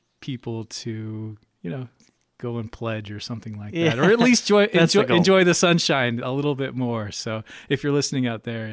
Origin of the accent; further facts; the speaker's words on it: Utah, United States; now in Kodiak, United States; I grew up in Utah.